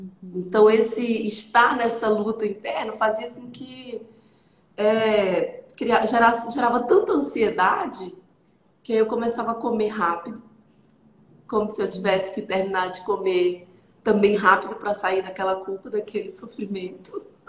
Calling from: Araguaína, Tocantins, Brazil; Eu falo aqui de Araguaína, Tocantins, tá bom? Tocantins, aqui na Terra Quente. Eu tenho 39 anos hoje, 39 anos.

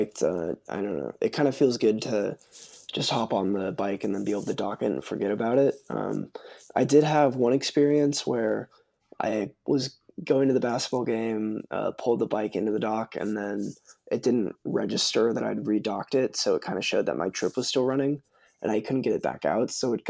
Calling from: Kansas City, Missouri, United States; I'm coming from Kansas City, and in Kansas City we have a pretty good trail system by my house.

